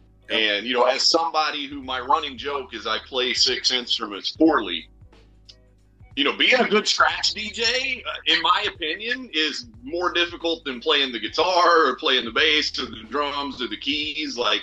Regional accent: Tennessee, United States; especially growing up in Tennessee where there wasn't, at the time when I was a teenager, you know, there wasn't a vibrant hip-hop scene

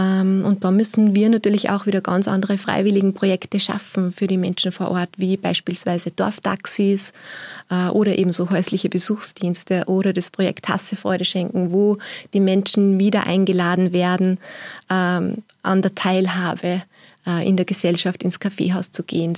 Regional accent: Upper Austria, Austria; Als Oberösterreicherin

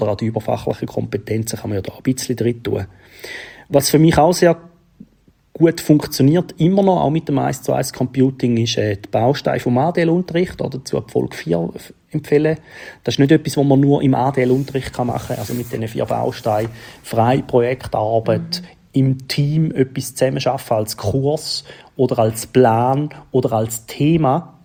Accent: Eastern Switzerland, Switzerland; Wir haben bei uns in der Ostschweiz zum Beispiel jetzt die grosse IT-Bildungsoffensive

